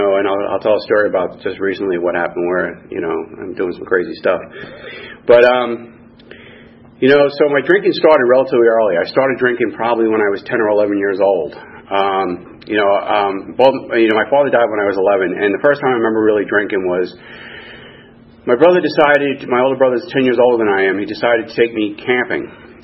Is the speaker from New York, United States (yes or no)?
yes; New York City, New York, United States; No, I was born and raised in the Bronx. I grew up there until I was 21 years old. The Bronx was an interesting place to grow up.